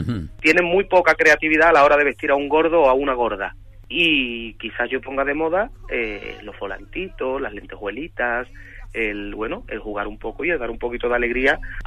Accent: Spain; Yo soy ciudadano español y yo utilizo la democracia.

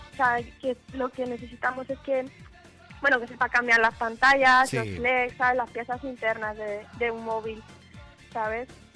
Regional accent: Arganda del Rey, Community of Madrid, Spain; Pues de Arganda, aquí de Arganda. En Madrid.

